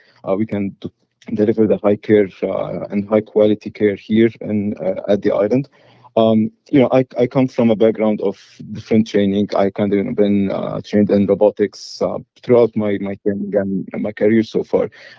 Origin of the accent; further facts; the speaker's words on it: Beirut, Beirut Governorate, Lebanon; also born or lived in Detroit / New York; now in Newport, United States; I'm coming originally from Beirut, Lebanon, where I grew up. I spent some time in the Midwest, sometimes on the East Coast in New York